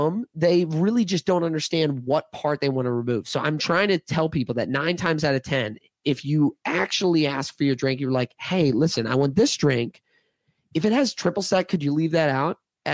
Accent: Maryland, United States; I grew up bartending here in Maryland.

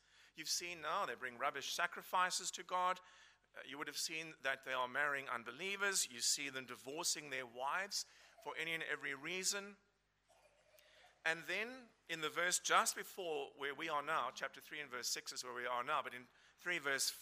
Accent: South Africa; accent: South African; moved away; If you don't know me and you don't know where my accent comes from, it comes from South Africa. I've been here for nearly 15 years.

